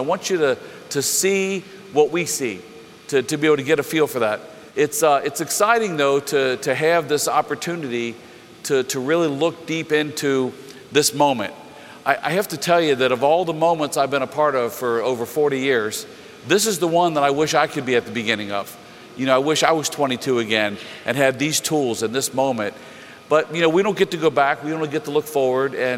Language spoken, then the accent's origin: English; Cincinnati, Ohio, United States; I'm from Cincinnati, and I invited people from, you know, probably a 100-mile radius